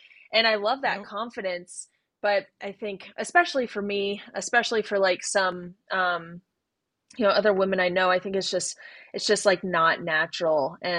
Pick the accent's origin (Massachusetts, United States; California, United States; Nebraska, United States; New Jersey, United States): New Jersey, United States; Sparta; also born or lived in North Carolina; I grew up near Lake Mohawk